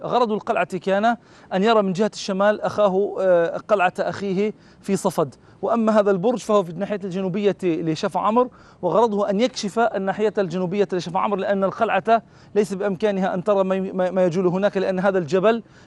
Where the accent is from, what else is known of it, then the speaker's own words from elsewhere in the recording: Palestine; نحن كعرب فلسطينيين نعيش على هذه البلاد